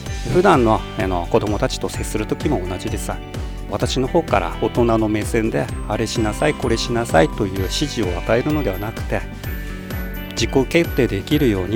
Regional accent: Yokote, Akita, Japan; 出身は横手市の赤坂です。

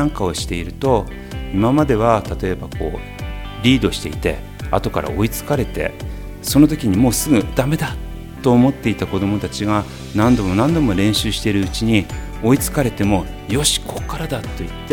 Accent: Yokote, Akita, Japan; 出身は、横手市です。今は平城町というところに住んでいますが、横手市内を転々として、今のところに住んでいます。

